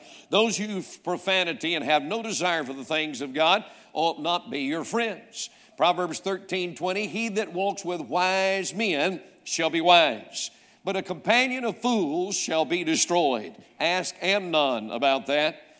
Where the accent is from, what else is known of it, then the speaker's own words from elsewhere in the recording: North Carolina, United States; born there; I was born in North Carolina.